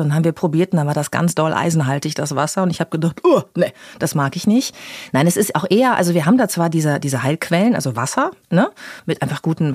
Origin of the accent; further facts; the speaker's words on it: Bad Lippspringe, North Rhine-Westphalia, Germany; deswegen denkt man immer, ich komme aus Paderborn, aber ich komme aus Bad Lippspringe.